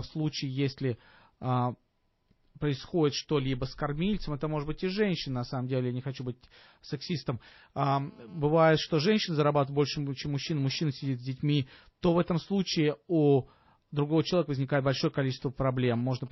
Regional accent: Russia; moved away; потому что мы приехали из России, зачастую мы не понимаем разницу в страховых продуктах.

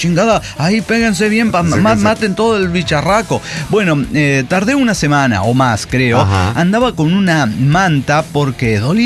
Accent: Mexico; Porque eso me trajo recuerdos de mi infancia en México, no mames.

